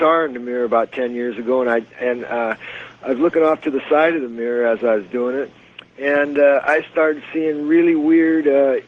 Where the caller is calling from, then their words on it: Mount Rainier, United States; from Mount Rainier.